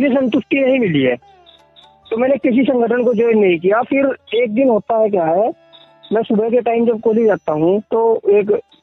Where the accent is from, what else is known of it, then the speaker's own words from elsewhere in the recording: Devla, Uttar Pradesh, India; और मैं सहारनपुर उत्तर प्रदेश के गांव देवला से हूँ।